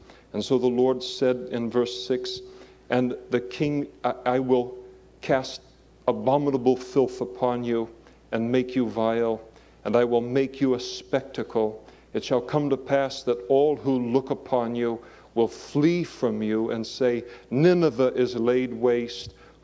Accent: Scotland, United Kingdom; I am Scottish, by the way.

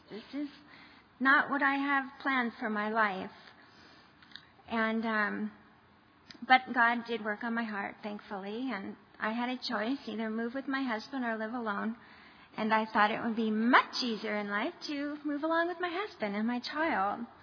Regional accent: California, United States; I am an American, by the way. You could probably tell. Southern California, too.

